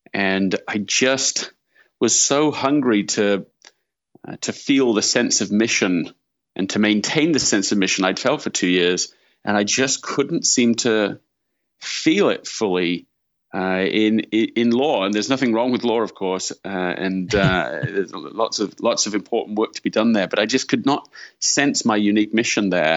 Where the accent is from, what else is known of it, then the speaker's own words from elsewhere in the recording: Leeds, Yorkshire and the Humber, United Kingdom; also born or lived in London; now in California, United States; Yeah, I'm from London, England originally, and grew up in Leeds in Yorkshire in the north of England.